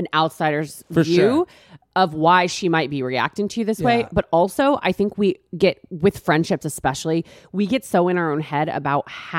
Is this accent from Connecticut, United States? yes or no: no; Texas, United States; I'm from Texas. Texas, kind of all over.